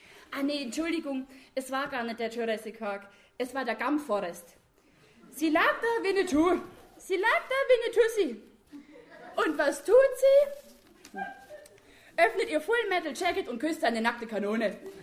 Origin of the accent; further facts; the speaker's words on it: Bavaria, Germany; trotz meines amerikanischen Nachnamens lese ich ein fränkisches Stück vor aus meiner Heimat.